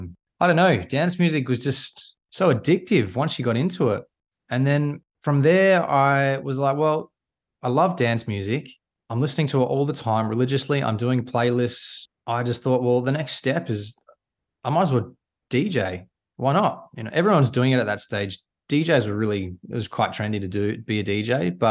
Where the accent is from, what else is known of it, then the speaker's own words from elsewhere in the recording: South Australia, Australia; now in Gold Coast, Australia; So these days, I basically live on the Gold Coast. I was born and raised in South Australia